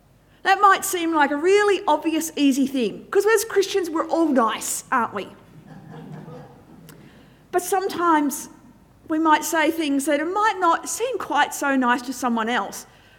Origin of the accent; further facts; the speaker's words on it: Deniliquin, New South Wales, Australia; I grew up in Deniliquin